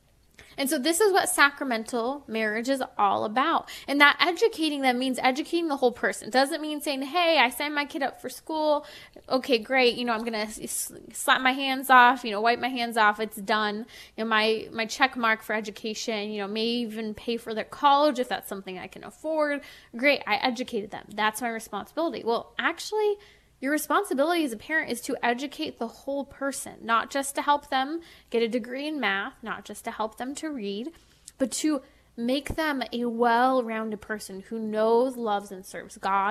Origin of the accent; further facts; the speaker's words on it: Lake Arrowhead, California, United States; I grew up in Lake Arrowhead and Running Springs.